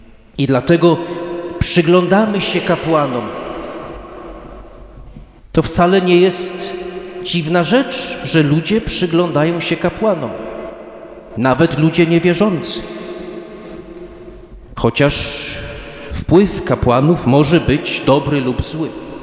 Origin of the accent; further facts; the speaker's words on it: United States; Polish is a second language; moved away as an adult; now in Poland; Ja się w Polsce nie urodziłem. Ja przeprowadziłem się do Polski ze Stanów Zjednoczonych, jak miałem 34 lata. Już byłem kapłanem.